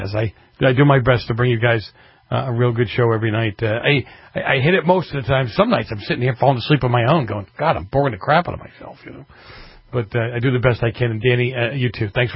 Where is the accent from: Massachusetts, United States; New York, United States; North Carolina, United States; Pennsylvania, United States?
Massachusetts, United States; Boston; I grew up in Boston, in the Italian section of Boston.